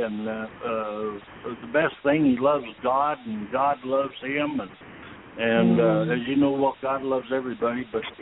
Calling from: San Angelo, Texas, United States; Well, I'm calling from San Angelo, Texas.

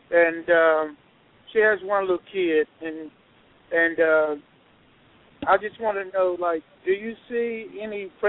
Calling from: Georgia, United States

